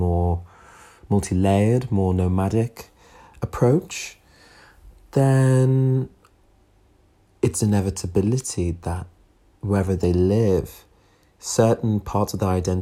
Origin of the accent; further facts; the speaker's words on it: North West England, United Kingdom; This is where I grew up. I grew up in the Northwest. I grew up around Northwest accents, Northwest culture, Northwest people.